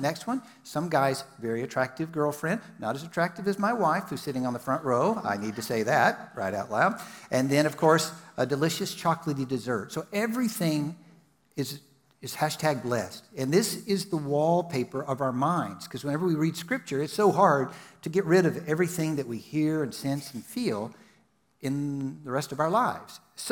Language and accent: English; Texas, United States; accent: Texan; last fall, I was in Texas, which is where I'm originally from. You can probably pick that up with my accent